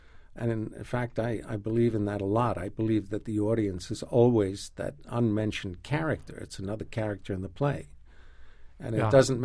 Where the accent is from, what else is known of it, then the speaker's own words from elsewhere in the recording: Queens, New York, United States; Where I come from in New York, everybody talks like that.